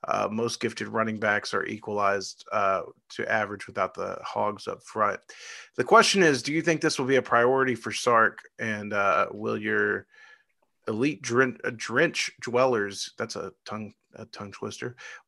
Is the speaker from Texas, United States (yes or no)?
yes; Irving, Texas, United States; So I was born in Irving, Texas. I lived about 10 minutes from Texas Stadium.